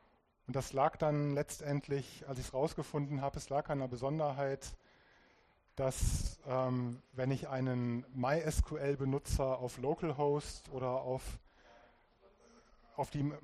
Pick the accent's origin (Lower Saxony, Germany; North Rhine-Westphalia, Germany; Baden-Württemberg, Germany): North Rhine-Westphalia, Germany; Ratingen; Ich komme aus Ratingen, zwischen Düsseldorf und Essen.